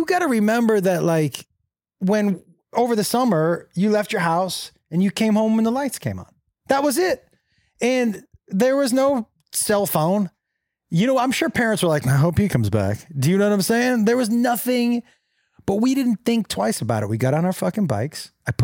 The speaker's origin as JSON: {"language": "English", "town": "Amherst", "region": "Massachusetts", "country": "United States", "tie": "born or raised there", "said": "I grew up in Western Mass. In a small town called Amherst."}